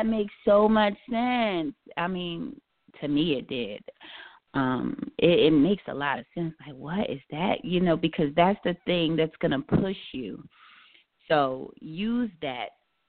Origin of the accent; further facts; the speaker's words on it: New Jersey, United States; I'm from Jersey. Shout out to Jersey.